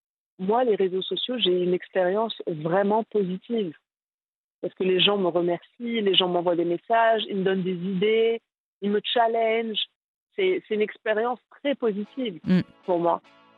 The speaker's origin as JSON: {"language": "French", "country": "Morocco", "lives_now": "London, United Kingdom", "said": "je suis marocaine, iranienne, vivant à Londres."}